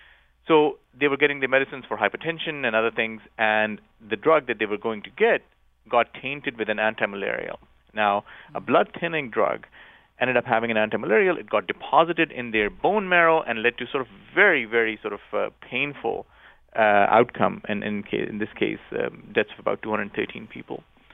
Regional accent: Pakistan; I grew up in Pakistan, and just a few years ago, there was probably the worst public health tragedy in Pakistan

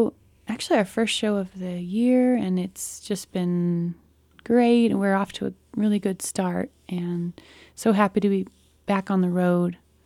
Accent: Boise, Idaho, United States; I live in Idaho again. I was born and raised in Boise, and I moved away for a long time. I think I was gone about 15 years, and just 5 years ago, I moved back

